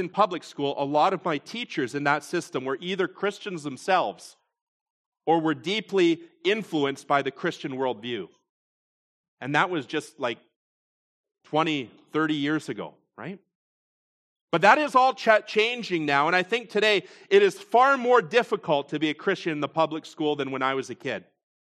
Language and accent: English; Fenwick, Ontario, Canada; I grew up in the public school system in the Niagara region, I can tell you. And I grew up in Fenwick, Pelham Center School, and the E.W. Farr and E.L. Crosley, local schools.